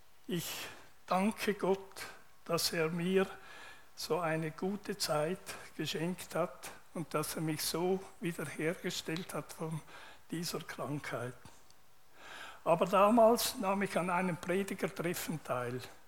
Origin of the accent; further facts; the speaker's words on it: Winterthur, Zurich, Switzerland; In der FEG Winterthur, wo ich aufgewachsen bin